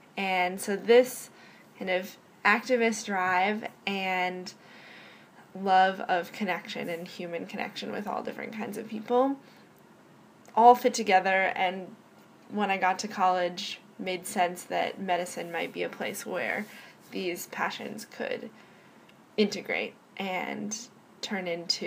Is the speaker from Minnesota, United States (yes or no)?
yes; Minneapolis, Minnesota, United States; I grew up in Minneapolis in a super diverse community, but particularly in a community of lots of GLBT families.